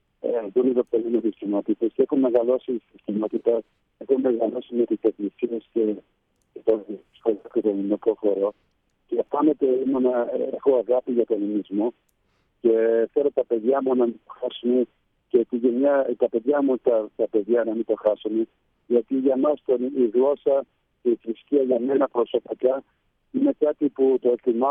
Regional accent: South Africa; Ήταν εδώ και εδώ γεννήθηκα με τον αδερφό μου εδώ, στην Νότια Αφρική. Γεννήθηκα εδώ.

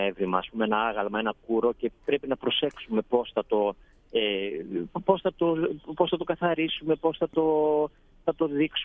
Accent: Greece; Εμείς σαν Έλληνες, αλλά το ίδιο πιστεύουν και οι ξένοι που έρχονται, ας πούμε.

